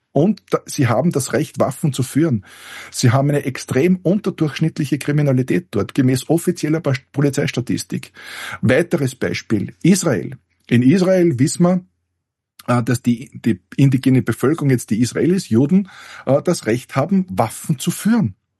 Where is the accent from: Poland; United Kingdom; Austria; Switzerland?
Austria; Aber das Grundproblem der Politik bei uns in Österreich ist ja